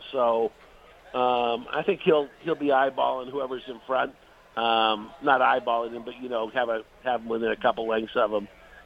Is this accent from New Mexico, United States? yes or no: no; Pasadena, California, United States; You know, I'm a California guy. I've been based here my whole career, born and raised in Pasadena.